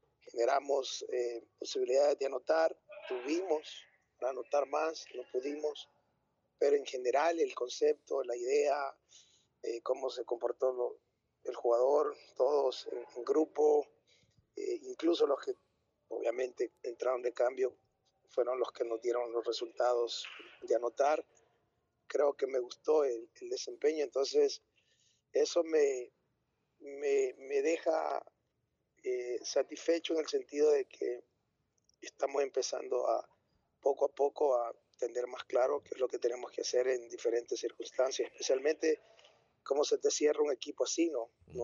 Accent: El Salvador; como todo salvadoreño, pienso yo

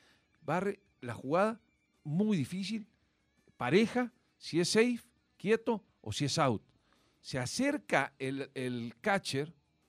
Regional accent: El Salvador; nosotros como salvadoreños

